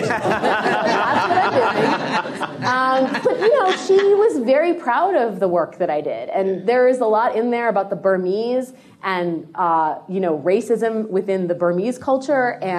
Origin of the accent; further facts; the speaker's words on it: United States; you're an American, I'm an American, that's what we are.